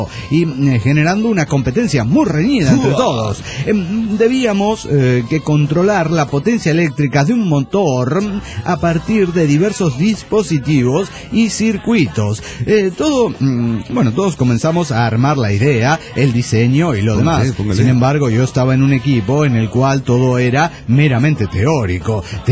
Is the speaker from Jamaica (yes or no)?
no; Coacalco, State of Mexico, Mexico; de Coacalco.